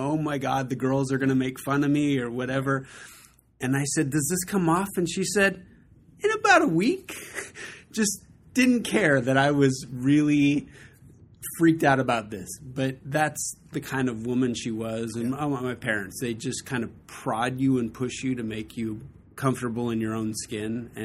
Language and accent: English; Sacramento, California, United States; Sacramento, originally.